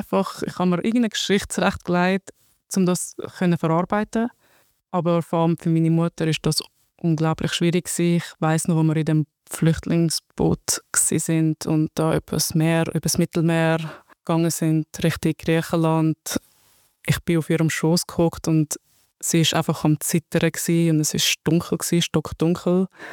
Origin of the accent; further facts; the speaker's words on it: Iraq; German is a second language; Und ich habe gewusst, etwas stimmt nicht aus dem Land, wo ich komme, dort, wo ich geboren bin.